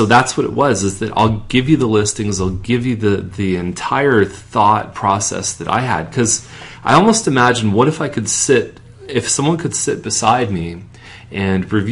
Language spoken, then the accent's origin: English; Toronto, Ontario, Canada; moved away as an adult; now in Milton, Canada; I mean, you mentioned where we're from. We moved here in 2005 from Toronto.